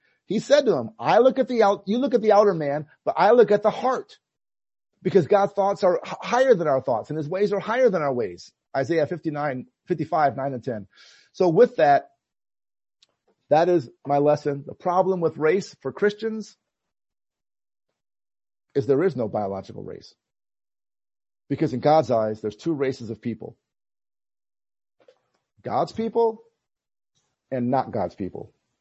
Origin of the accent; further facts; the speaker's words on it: United States; And when I say, I'm American, they'll say, and this is multiple people in different states, will say, you can't be American.